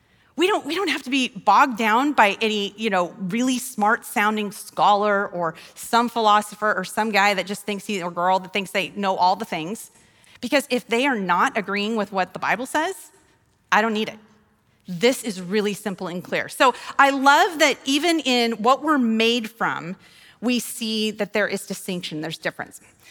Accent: Gillette, Wyoming, United States; When I was growing up in Gillette, Wyoming, and, you know, pretty conservative little Baptist church

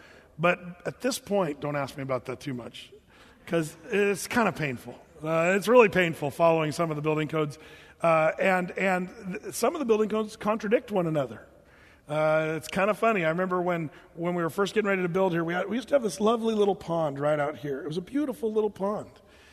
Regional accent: Oregon, United States; I grew up in Southern Oregon where there was some kind of rowdy rednecks.

